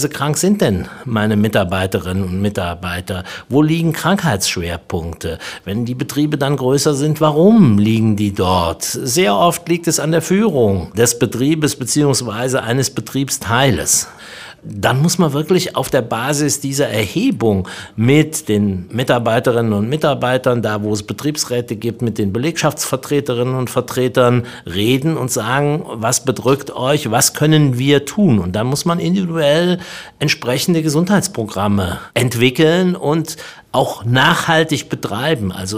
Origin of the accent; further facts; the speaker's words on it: Berlin, Germany; ich komme aus Berlin